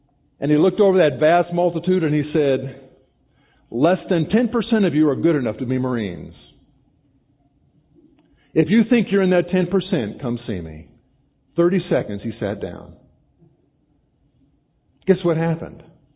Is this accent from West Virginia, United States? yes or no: no; Washington, District of Columbia, United States; I love to go to the Smithsonian. I grew up in Washington, D.C.